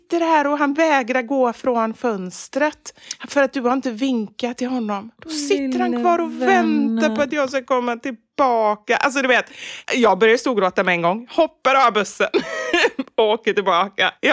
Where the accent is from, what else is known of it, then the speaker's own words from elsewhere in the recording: Gothenburg, Västra Götaland County, Sweden; accent: Gothenburg dialect; now in Stockholm, Sweden; Och det har varit lite samma med min dialekt. Sen jag flyttade upp till Stockholm så bara, nej men gud, jag kan inte prata så mycket göteborgska.